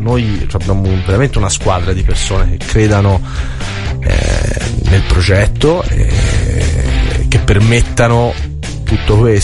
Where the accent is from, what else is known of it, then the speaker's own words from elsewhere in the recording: Florence, Tuscany, Italy; io sono fiorentino e come tutti i fiorentini abbiamo un attaccamento morboso